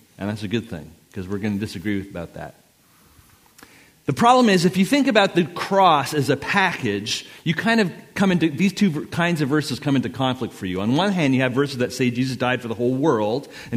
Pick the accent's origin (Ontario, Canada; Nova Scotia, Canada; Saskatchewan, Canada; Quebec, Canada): Quebec, Canada; Montreal; I'm from Montreal, Quebec, Canada.